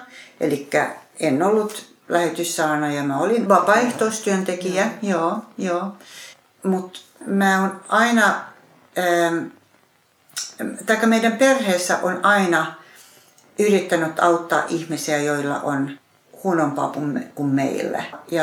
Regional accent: Ostrobothnia, Finland; uskon Jumalaan ja mä oon varttunut uskollisessa perheessä Pohjanmaalla

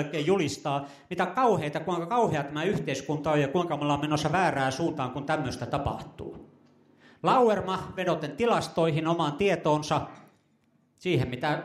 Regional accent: Kemi, Lapland, Finland; 50 vuotta sitten, 55 vuotta sitten, kun olin pikkupoika Kemissä

